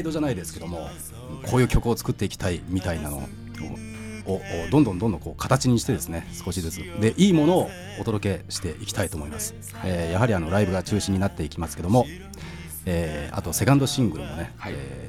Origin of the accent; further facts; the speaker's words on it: Yokohama, Kanagawa, Japan; まあ、地元が横浜なんですけども、